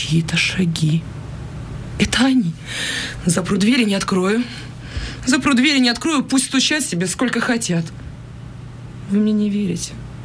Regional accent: Kharkiv, Kharkiv Oblast, Ukraine; now in Novosibirsk, Russia; Это когда я жила еще в Харькове, вот я из Харькова

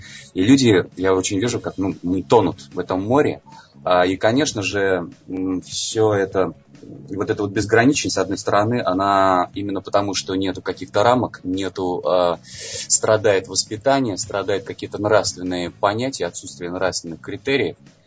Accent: Saint Petersburg, Russia; Я петербуржец.

